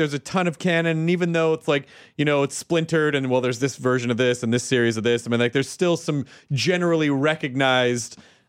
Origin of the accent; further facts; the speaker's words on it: the South, United States; One of them is the Southern guy. I can't help it. I grew up in the South.